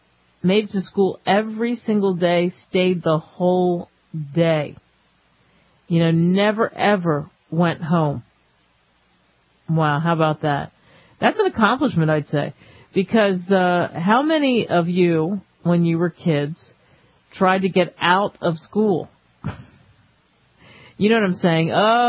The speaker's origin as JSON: {"language": "English", "region": "New Jersey", "country": "United States", "tie": "born or raised there", "said": "Growing up in Jersey, my mother would kill me for saying that on the airwaves."}